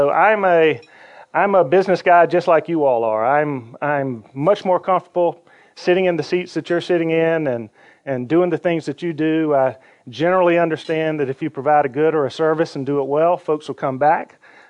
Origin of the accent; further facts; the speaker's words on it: Swainsboro, Georgia, United States; born there; But I was born in Swainsboro, which is population maybe 6,000 in the town. And it was literally kind of Mayberry.